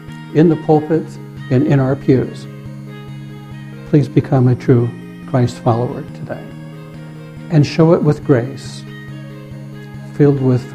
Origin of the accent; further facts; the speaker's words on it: New Hampshire, United States; I'm from New Hampshire. I'm one of those cows from New Hampshire.